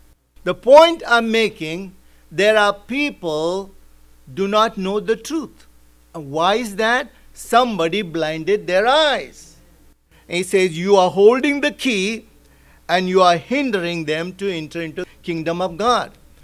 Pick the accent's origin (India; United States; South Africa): India; English is a second language; moved away; When I came from India, in India, there are so many religions. So I had freedom. I could go to Muslim religion. I was studying in Hindu school.